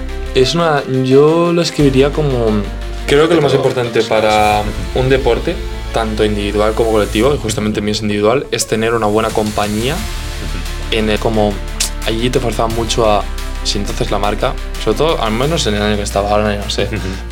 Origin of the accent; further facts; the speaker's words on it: Sant Boi de Llobregat, Catalonia, Spain; yo siempre he sido el Samboy, soy una persona de Samboy Llobregat